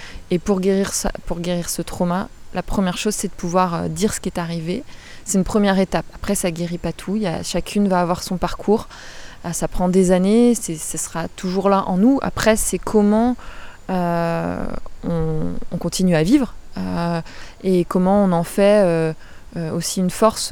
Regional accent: Rennes, Brittany, France; étant donné que moi je suis rennaise.

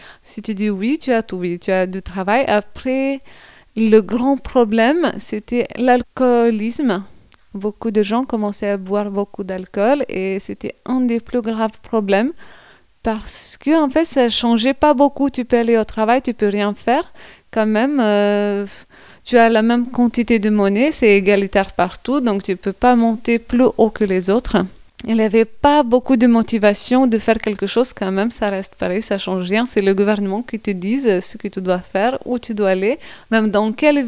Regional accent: Lithuania; French is a second language; now in France; Peut-être que je voudrais plus rester dans mon pays natal et j'aime beaucoup la Lituanie et je voudrais bien vivre en Lituanie.

